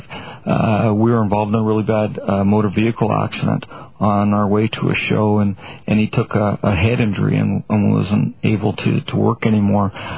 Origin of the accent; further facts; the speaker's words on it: Winnipeg, Manitoba, Canada; And, you know, as a kid growing up in Winnipeg, it's just like, wow